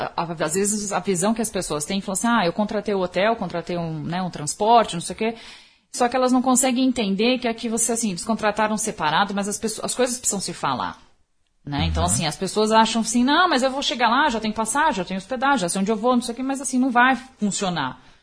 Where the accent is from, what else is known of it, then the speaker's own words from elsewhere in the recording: Brazil; Então, pra gente é muito ruim, como brasileiro, que você tá recebendo, né?